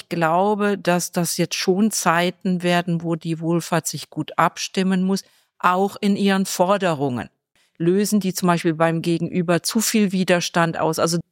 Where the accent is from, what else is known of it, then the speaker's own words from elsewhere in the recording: Cologne, North Rhine-Westphalia, Germany; als Kölnerin